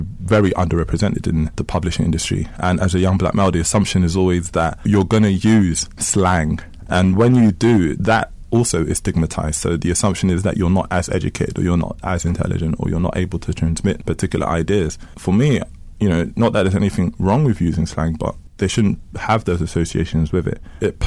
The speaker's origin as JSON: {"language": "English", "region": "Kinshasa", "country": "DR Congo", "moved": "yes", "lives_now": "United Kingdom", "said": "I am from Kinshasa, Congo. I was born in Congo. I came to the UK with my family as refugees. I am of African descent. I'm African."}